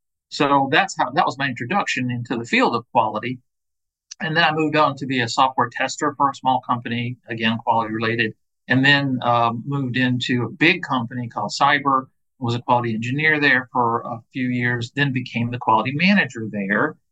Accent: Georgia, United States; the congressman from my hometown, from my area, my district back in Georgia.

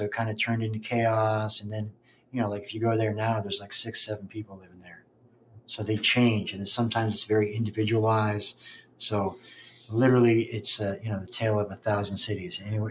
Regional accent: New Jersey, United States; I grew up in New Jersey. It rains, the water soaks into the ground.

